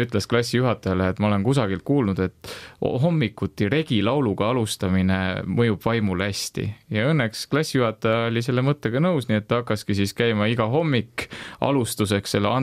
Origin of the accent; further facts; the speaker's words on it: Rapla, Rapla County, Estonia; vahepeal nad sattusid ka minu kodulinna Raplasse, Rapla kirikusse